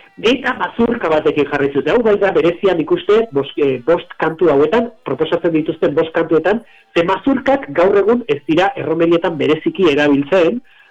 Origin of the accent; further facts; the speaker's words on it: Irun, Basque Country, Spain; irunen ere bagaudela ezkaldunak, eta bagaude diot, zenbien eroni ere irundarra naiz jaiotzez